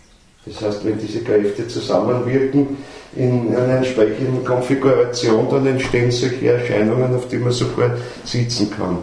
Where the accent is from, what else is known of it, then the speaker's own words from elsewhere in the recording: Vienna, Austria; ich bin Wiener und nur Wiener, dann hat das mit mich noch nichts zu tun. Ich bin gern Wiener.